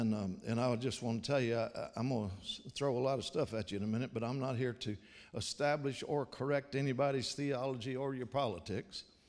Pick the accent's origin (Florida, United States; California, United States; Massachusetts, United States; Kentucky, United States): Kentucky, United States; I come from from Kentucky. I come from a long line of talkers